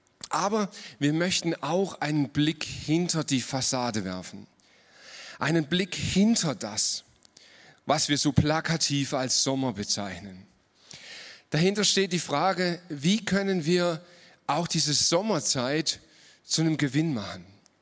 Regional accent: Baden-Württemberg, Germany; Nicht im Schwabenland geboren. Und jetzt bin ich in Ermstal aufgewachsen

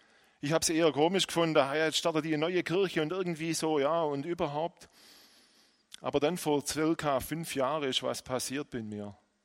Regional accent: Dettingen an der Erms, Baden-Württemberg, Germany; ich komme aus Dettinger-Urms. Dettinger-Urms, wenn ihr das mal kurz in Map anschaut, ist eigentlich Mitte in der Region Neckaralb. Dettinger-Urms, ein Ort mit 10.000 Einwohnern, 9.000 Einwohnern und dort bin ich eigentlich seit Generationen zu Hause

